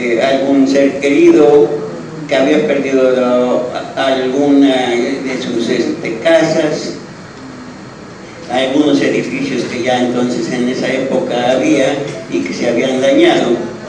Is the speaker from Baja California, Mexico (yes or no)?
no; Mexico City, Mexico; Y vengo de la Ciudad de México, de la Alcaldía de Iztapalapa y del pueblo de Cuhuacán, un pueblo histórico, un pueblo tradicional y un pueblo que ha conservado sus costumbres.